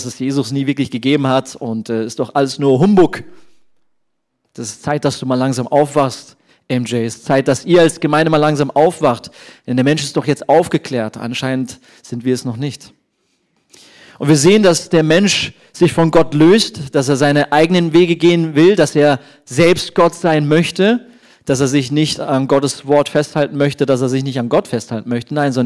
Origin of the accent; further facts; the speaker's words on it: Munich, Bavaria, Germany; Ich komme aus München, bin angestellt in der Zionkirche Augsburg